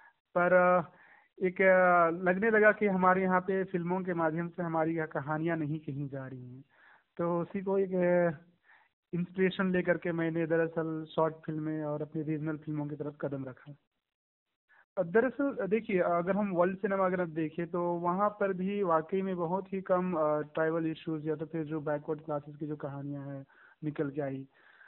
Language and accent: Hindi; Jaldega, Jharkhand, India; झारखंड राज्य के सिमडेगा जिला, एक बहुत ही सुदूर आदिवासियों के गांव है, जिलडेगा प्रखंड है, गांव है, तो वहां का रहने वाला हूं।